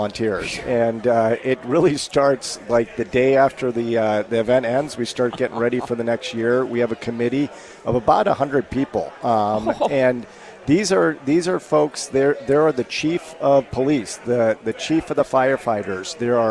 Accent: St. Louis, Missouri, United States; And I born and raised in St. Louis, I spent a little time bouncing around other cities.

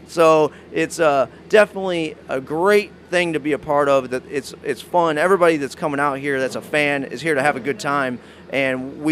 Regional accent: Indiana, United States; now in Illinois, United States; I'm a Hoosier, born and raised in Indiana, moved to Illinois.

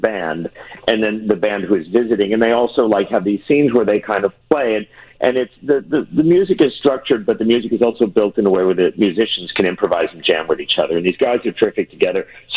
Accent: Chicago, Illinois, United States; you know, I'm from Chicago and born and raised and spent most of my career there and did storefront theater and off-loop theater

